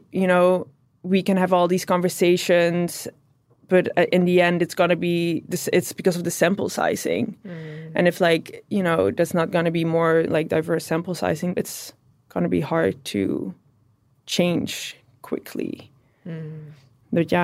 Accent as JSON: {"language": "English", "country": "Netherlands", "tie": "born or raised there", "lives_now": "Amsterdam, Netherlands", "said": "So I grew up in the south of Holland, a small town. I mean, it's considered a city in the Netherlands, but I think it's quite a small town. Yeah, and I lived there until I was 17."}